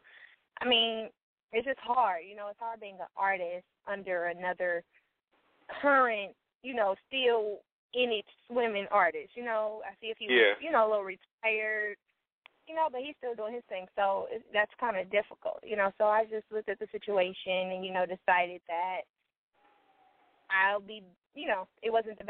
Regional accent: Los Angeles, California, United States; I'm from Watts, California, Los Angeles, California.

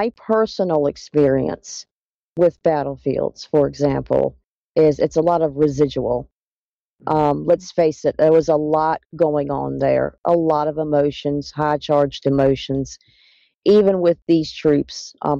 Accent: Virginia, United States; I was born and raised in Virginia. Been in Virginia my entire life.

